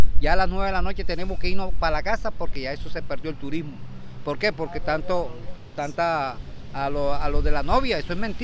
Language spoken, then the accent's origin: Spanish; Puerto Colombia, Atlántico, Colombia; soy aquí de Puerto Colombia, nacido, y creo que voy a morir en Puerto Colombia. Tengo 62 años